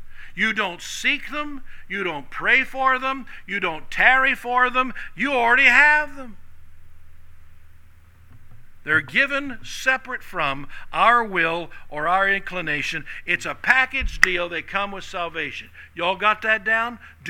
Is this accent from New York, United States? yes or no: no; Jenks, Oklahoma, United States; And when I was growing up in the Tulsa area in Jinx, back when it was, you know, we were barely 2A.